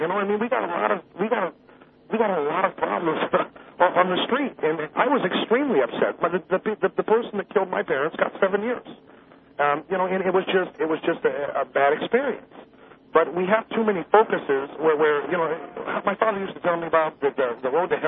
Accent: United States; I'm stuck in Puerto Rico. I'm from the States.

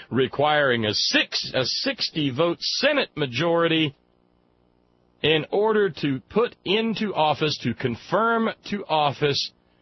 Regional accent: the South, United States; I'm a Southerner.

